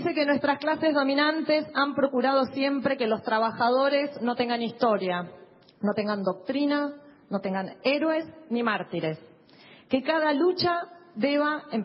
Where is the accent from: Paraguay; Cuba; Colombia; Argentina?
Argentina; como pueblo argentino